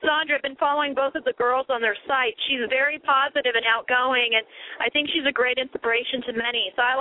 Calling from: Temecula, California, United States; I'm calling from Temecula, California.

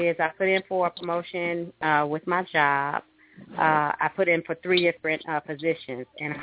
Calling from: Tennessee, United States; Yes, I'm 20 minutes from Nashville.

